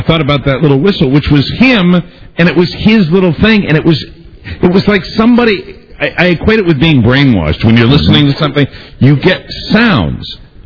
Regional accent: Hartford, Connecticut, United States; There's a legendary broadcaster from my hometown, Hartford, Connecticut

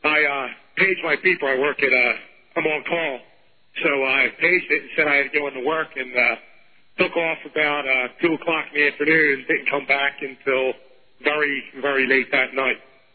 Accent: Philadelphia, Pennsylvania, United States; From Philadelphia.

